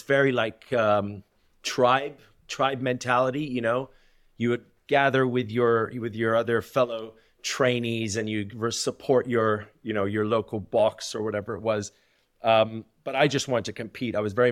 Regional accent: Australia; And as an Australian, Australians, you need to play cricket, they surf or play rugby.

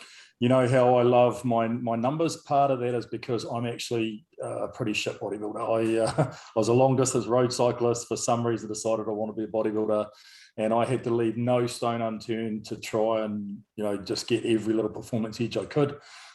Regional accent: Dunedin, Otago, New Zealand; weeks to get ready for Dunedin and then, you know, holding it over for another 6 weeks. So I was being my hometown show

